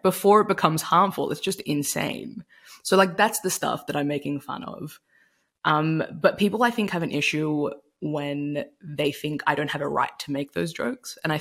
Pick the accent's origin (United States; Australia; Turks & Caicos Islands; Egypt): Australia; I'm from Australia